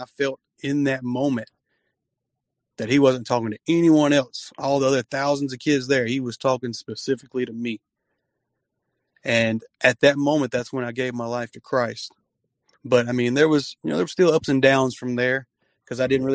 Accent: Mississippi, United States; Oh, man, I'm from Mississippi. We're right in the middle of the Bible Belt. Everybody believes here.

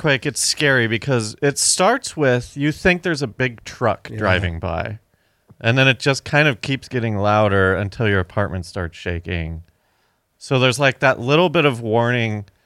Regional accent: Georgia, United States; born or raised there

